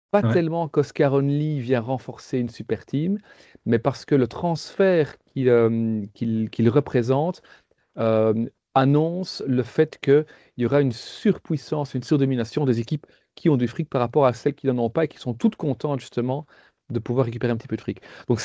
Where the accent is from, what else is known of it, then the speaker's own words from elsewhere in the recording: Belgium; parce qu'on est belge